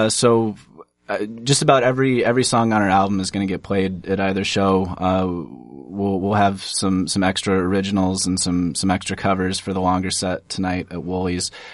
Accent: Quasqueton, Iowa, United States; So I'm originally from Northeast Iowa, a really small town called Quasquin. It's about 550 people in Northeast Iowa in Buchanan County, so very rural upbringing.

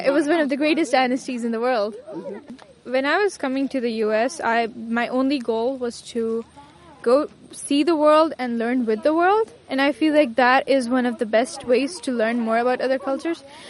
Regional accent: Pakistan; I'm from Pakistan, so...

